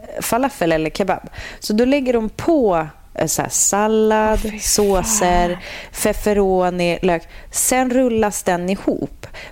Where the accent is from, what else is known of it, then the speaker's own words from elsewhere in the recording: Sävar, Västerbotten County, Sweden; Jag kommer ju också från Sävar.